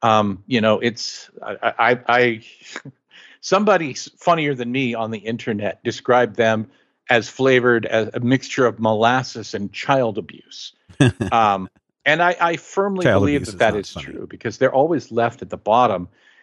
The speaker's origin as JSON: {"language": "English", "region": "Kansas", "country": "United States", "said": "I'm from Kansas."}